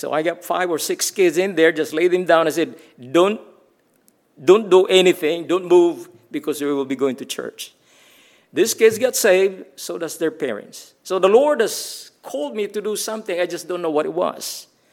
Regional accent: Philippines; first language Tagalog; English is a second language; now in United States; Well, I'm a Filipino. I've been in the States for 42 years now.

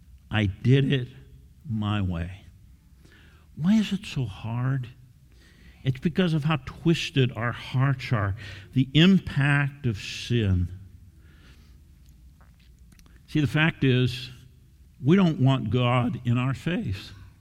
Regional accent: New York, United States; I grew up in the Triple Cities in New York where IBM started.

